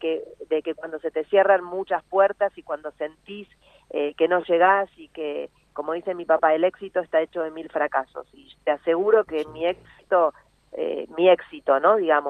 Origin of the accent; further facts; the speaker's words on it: Buenos Aires, Argentina; Salí de La Boca, empezando a estudiar ballet